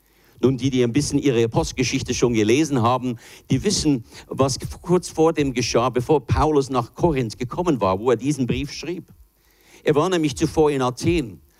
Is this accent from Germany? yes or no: no; United States; ich bin ja auch in Amerika geboren, teilweise aufgewachsen